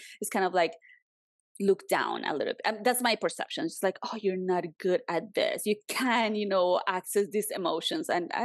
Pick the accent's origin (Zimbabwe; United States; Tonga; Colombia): Colombia; but like when I grew up in Colombia, we didn't have like family portraits.